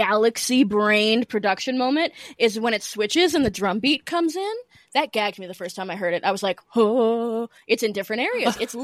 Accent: United States; I'm an American. So it's just like bullshit.

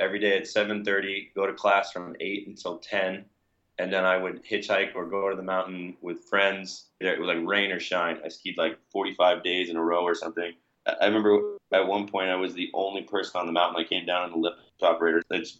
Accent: Canterbury, New Hampshire, United States; I'm from New Hampshire. I'm from Canterbury, New Hampshire, which is like tiny little town just north of Concord. Yeah, I grew up there though.

